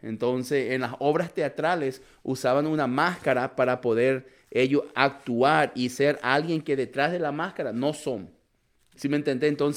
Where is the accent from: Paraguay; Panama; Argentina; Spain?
Paraguay; moved away as an adult; also born or lived in Brazil; yo soy paraguayo, crecí, nací allá, después en Brasil, llegué aquí cuando tenía como 25 años.